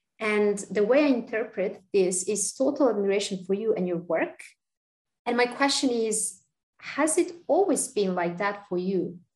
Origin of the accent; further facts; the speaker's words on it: Serbia; I come from Serbia, and I know that in my country